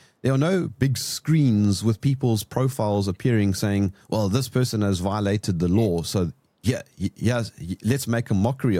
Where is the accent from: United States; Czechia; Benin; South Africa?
South Africa; Being a South African